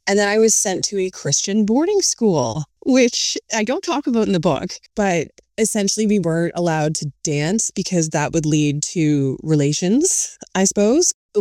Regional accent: Lively, Ontario, Canada; So I'm from Northern Ontario, and I'm from a very, very small town called Lively.

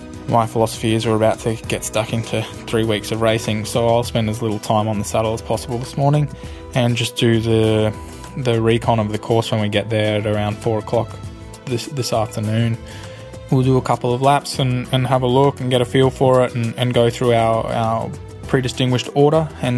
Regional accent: Australia; I'm a rider with Mitchelton Scott. I'm an Australian rider, and I came to the team from a Spanish team, Cajaral

